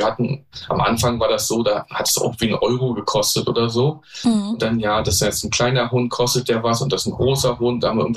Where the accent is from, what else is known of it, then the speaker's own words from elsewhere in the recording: Prerow, Mecklenburg-Vorpommern, Germany; Prerow mit meiner Heimat. Prerow ist ein sehr schöner Ort, aus meiner Sicht mit der schönsten Natur.